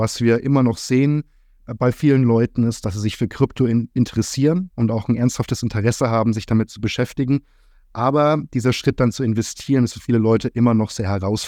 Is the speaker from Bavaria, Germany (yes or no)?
yes; Bavaria, Germany; now in Frankfurt, Germany; bin 30 Jahre alt, bin aus Frankfurt oder wohne in Frankfurt, komme gebürtig aus Bayern, aus Franken